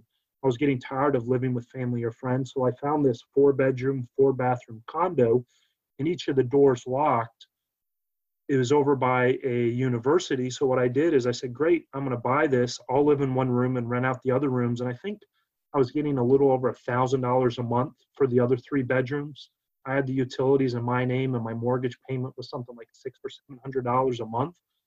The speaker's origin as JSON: {"language": "English", "region": "North Carolina", "country": "United States", "said": "I was from North Carolina, but traveling all around the world."}